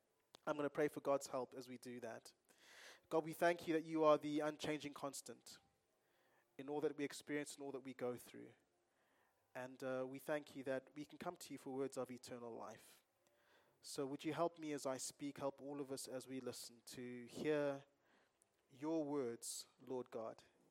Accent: Zimbabwe; And I grew up in Zimbabwe, and as I hear snippets of the political scene back home, I'm bewildered.

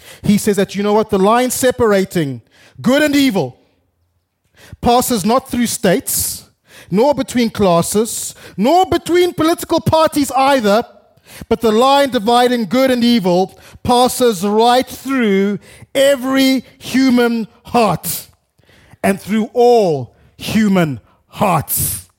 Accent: Zimbabwe; I grew up in Zimbabwe

